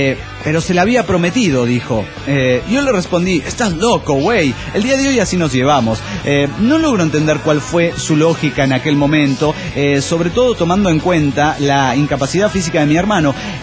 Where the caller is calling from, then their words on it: Las Toscas, Santa Fe, Argentina; Soy el conquistador de las Toscas Santa Fe.